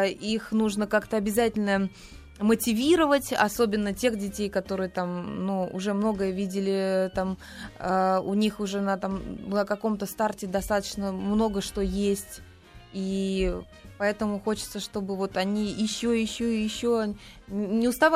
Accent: Siberia, Russia; born there; Я родилась

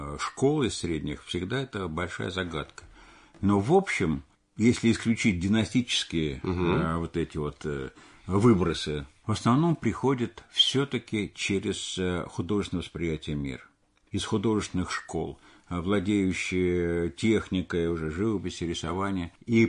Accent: Moscow, Russia; Я уроженец тоже исторической Москвы.

